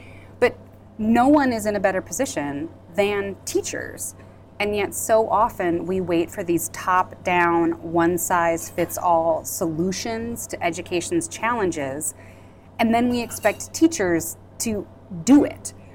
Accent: Valley City, North Dakota, United States; When I think about growing up, I grew up in Valley City, North Dakota.

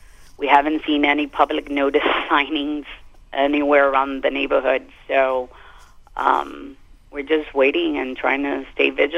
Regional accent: Miami, Florida, United States; I was born here in Miami and raised. I had Cuban parents and grandparents that lived in the area since 1965.

